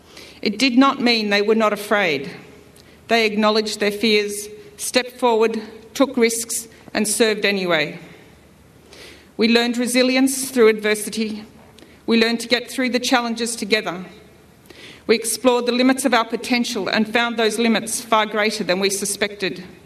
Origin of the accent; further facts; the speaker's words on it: Reservoir, Victoria, Australia; As a child, growing up in Reservoir, I did not feel brave